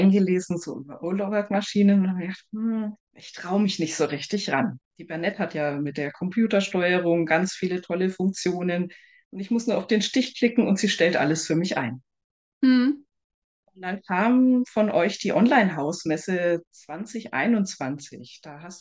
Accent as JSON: {"language": "German", "region": "Bavaria", "country": "Germany", "said": "ich komme aus dem Raum Nürnberg-Ansbach"}